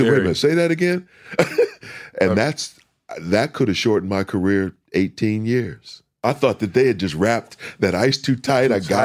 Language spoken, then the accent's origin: English; St. Paul, Minnesota, United States; I grew up in St. Paul, Minnesota. A lot of people invested time, money in me.